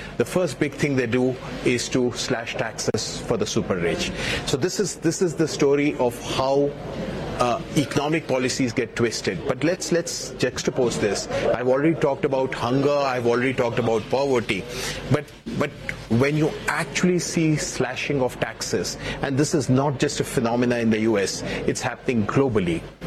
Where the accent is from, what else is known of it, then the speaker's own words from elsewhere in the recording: India; I come from India.